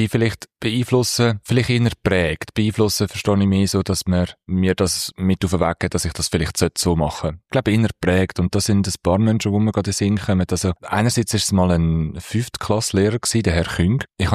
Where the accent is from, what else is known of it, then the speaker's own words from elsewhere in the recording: Aargau, Switzerland; accent: Aargau; Ein paar hören schon raus, dass ich wahrscheinlich am meisten ein Aargauer bin und ein paar finden aber, es klingt ein bisschen nach Luzern.